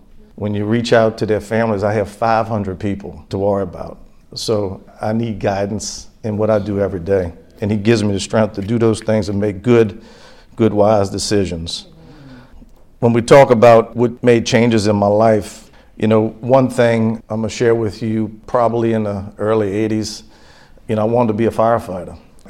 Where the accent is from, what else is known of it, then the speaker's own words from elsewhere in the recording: New Orleans, Louisiana, United States; And grew up in New Orleans. You hear people talk about the Ninth Ward. I was born in the Ninth Ward. I'm an implant here